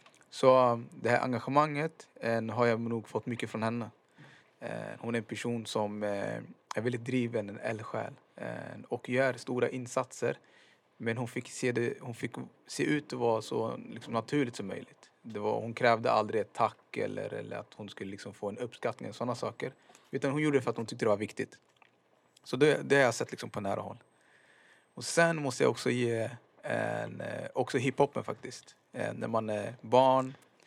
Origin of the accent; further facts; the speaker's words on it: Hällefors, Örebro County, Sweden; also born or lived in Somalia; Jag är född 1987 i Somalia. Kom till Sverige när jag var 4 år gammal. I den första delen av min barndom på 90-talet, alltså tidigt 90-tal, bodde vi i en liten ort som heter Hällefors. 10 mil norr om Örebro.